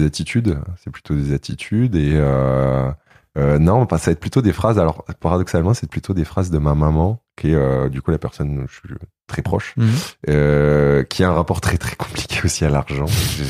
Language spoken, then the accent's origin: French; Hauts-de-France, France; puisque je suis originaire de la Somme.